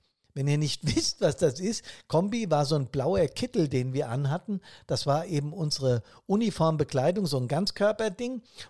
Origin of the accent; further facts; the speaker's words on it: Bad Soden am Taunus, Hesse, Germany; ich bin 1969 in die Feuerwehr meiner Heimatstadt Bad Soden am Taunus eingetreten. Tja, da war ich gerade mal 8 Jahre alt.